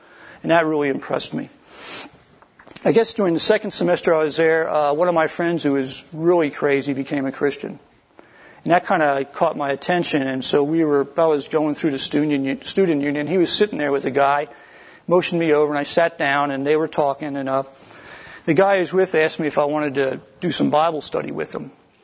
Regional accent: Pennsylvania, United States; I grew up in Pennsylvania.

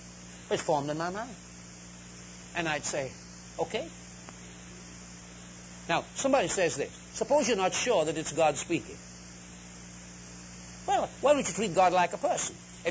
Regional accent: Titusville, United States; I'm from Titusville, and I'm a Baptist minister.

